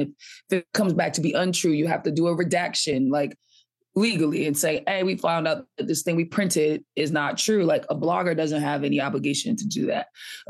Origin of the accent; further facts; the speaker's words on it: Boston, Massachusetts, United States; also born or lived in Atlanta; I grew up in Boston, and then I moved to Atlanta for a little while, like college age, and then came back to Boston. I started comedy in Boston.